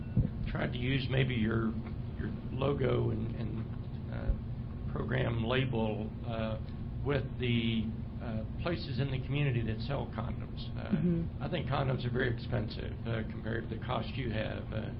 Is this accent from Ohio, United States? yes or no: no; Kentucky, United States; from Kentucky.